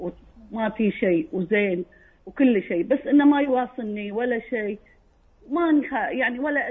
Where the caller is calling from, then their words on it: Kuwait; أنا من الكويت طال عمرك